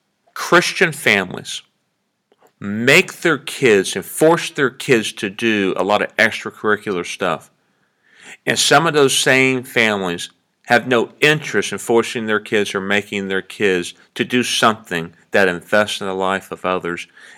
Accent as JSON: {"language": "English", "region": "Ohio", "country": "United States", "said": "Listen, I'm from Ohio. I don't know what you Tennessee people did."}